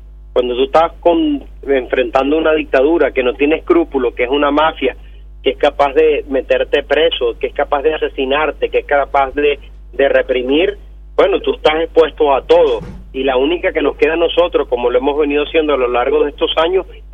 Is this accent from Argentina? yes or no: no; Venezuela; lo importante es que nosotros como venezolanos exijamos el cumplimiento de una elección presidencial